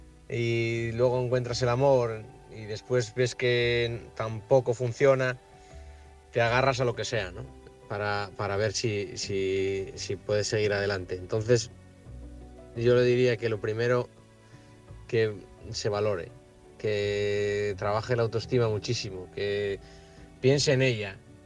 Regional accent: Oviedo, Asturias, Spain; de Oviedo.

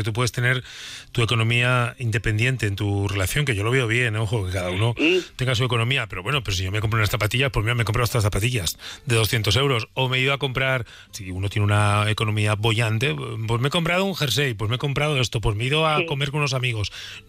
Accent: Burgos, Castile and León, Spain; voy a poner aquí en Zamora, oye, que es Castilla y León, que yo soy de Burgos.

